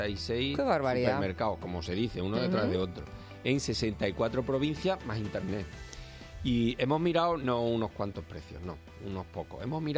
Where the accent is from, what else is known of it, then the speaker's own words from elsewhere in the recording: Granada, Andalusia, Spain; el Supermercado Dani de Granada, en mi tierra.